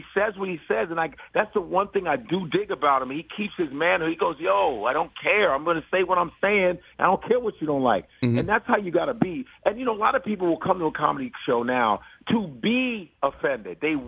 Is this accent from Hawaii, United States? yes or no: no; Chicago, Illinois, United States; growing up in Chicago, I would stay up later than most kids. And my father would be like, and, you know, I'm Nigerian.